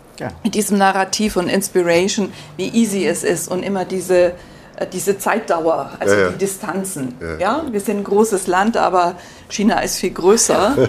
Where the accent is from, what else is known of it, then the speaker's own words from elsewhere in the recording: Augsburg, Bavaria, Germany; Ich bin in Bayern geboren, sozialisiert